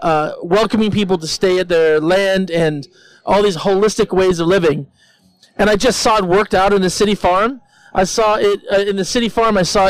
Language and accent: English; United States; Anyway, they in a very nice way, Britishly, said no, but because I'm American, I didn't hear it.